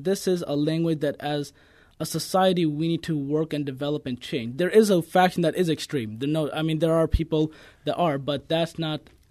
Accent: Pakistan; No, I came from Pakistan.

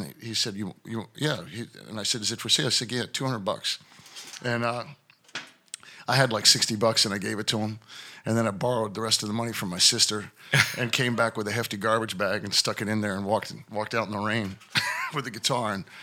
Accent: Pennsylvania, United States; now in New York, United States; And like the first gig was in my hometown, which is outside Pittsburgh, Pennsylvania.

